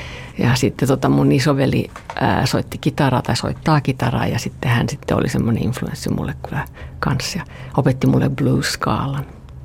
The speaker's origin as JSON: {"language": "Finnish", "town": "Öja", "region": "Central Ostrobothnia", "country": "Finland", "tie": "born there", "said": "Mä synnyin siellä Öijässä, se oli se oma kunta silloin, kaikki sille mikä paikka se on, mutta se on siinä Kokkolan kupeessa saaristo siellä. Ja semmoinen aika perus luterilainen perhe"}